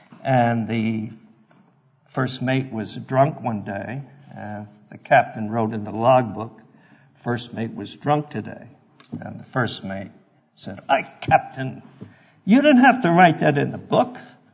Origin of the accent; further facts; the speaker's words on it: New York, United States; as I say, growing up in New York, with all the traffic, I had learned early on that I could cut into a line of cars at any speed, at any place, and do it safely.